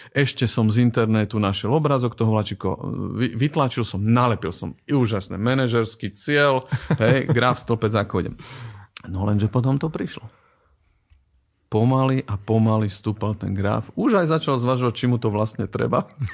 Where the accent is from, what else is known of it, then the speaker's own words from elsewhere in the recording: eastern Slovakia, Slovakia; accent: eastern Slovak; ako u nás, na východe, aj počujete môj prízvuk, takže viete, že som z východu